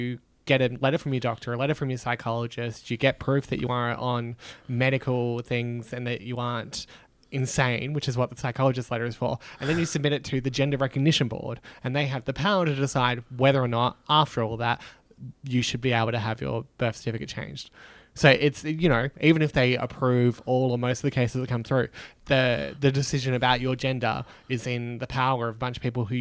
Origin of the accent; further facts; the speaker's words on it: Perth, Western Australia, Australia; I am from Perth.